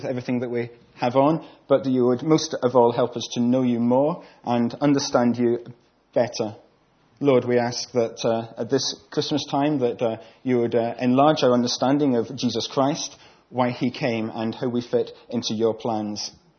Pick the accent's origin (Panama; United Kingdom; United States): United Kingdom; Scotland; In some of the places that I have travelled abroad, when people discover that I'm from Scotland, often the conversation runs something like this.